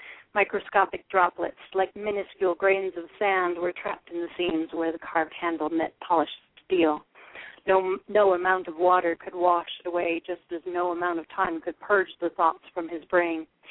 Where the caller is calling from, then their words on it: Utah, United States; I'm calling from Utah.